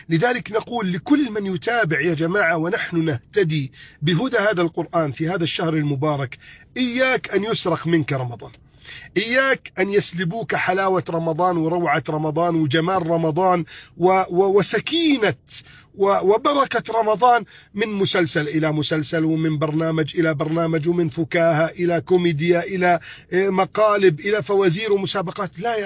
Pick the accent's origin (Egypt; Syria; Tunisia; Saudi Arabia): Egypt